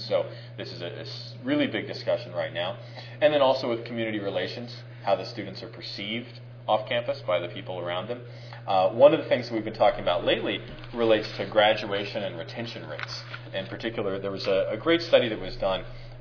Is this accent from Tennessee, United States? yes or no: no; North Carolina, United States; I mean, I'm from the South, but I'm not from the Deep South like Tallahassee.